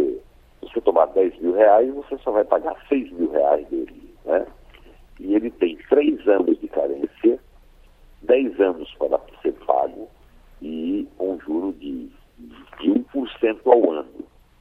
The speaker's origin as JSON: {"language": "Portuguese", "region": "Northeast Region", "country": "Brazil", "tie": "born there", "said": "Eu sou um caboclo que nasci no Nordeste do Brasil, e o sertãozão, um povoado, que virou cidade depois de alguns anos. E na época em que eu nasci não tinha água, nem energia elétrica, nem estradas, né? Muito menos médicos, muito menos professores"}